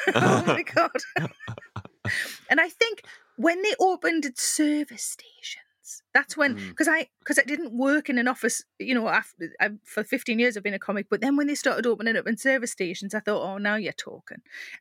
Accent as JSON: {"language": "English", "town": "South Shields", "region": "North East England", "country": "United Kingdom", "said": "Well, I'm from South Shields, and I was once stopped in South Shields town centre by a woman who recognised me."}